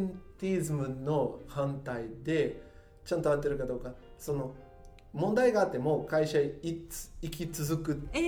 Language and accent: Japanese; Brazil; 僕がブラジル人なんですけど